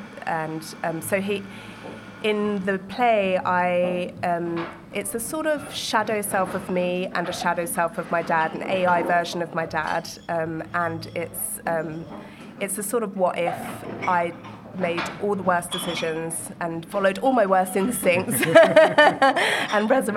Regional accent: England, United Kingdom; I came back during COVID to do an MA in creative writing at Háskóli Íslands. But yeah, I grew up in England. Both my parents were Icelandic, though.

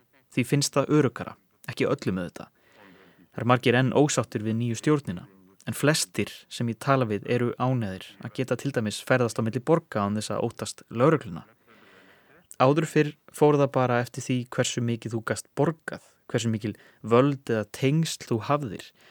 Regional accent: Syria; Icelandic is a second language; now in Iceland; Ég veit að ég er frá Sýrlandi, ég er sýrlendingur. Það er mitt heimaland. Það er borgin mín og húsið mitt.

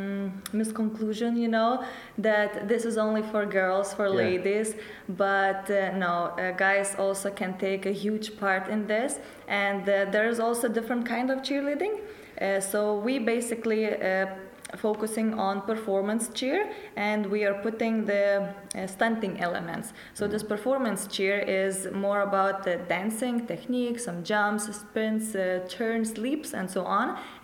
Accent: Lithuania; English is a second language; now in Iceland; Where I came from, I'm originally from Lithuania, we are crazy about basketball. So here in Iceland

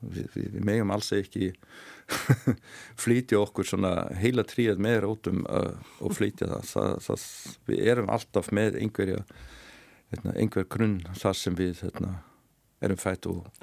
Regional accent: Vienna, Austria; now in Iceland; ég fættist og ólst upp í Vínaborg í Austurríki. Mamma mín var frá Vín og pappi mín frá Sýrlandi.

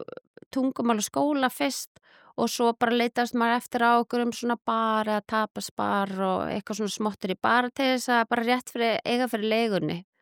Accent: Capital Region, Iceland; sveitastelpuna alinn upp af, þú veist, í hippa liggum við kommunu upp í Mosfellsdal.

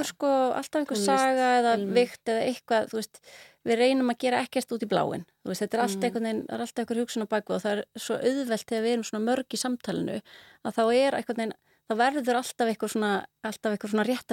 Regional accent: Mosfellsbær, Capital Region, Iceland; Já, við ólumst upp í Mosfellsveit af því að það var ekki fyrir 87 sem þetta varða bæ

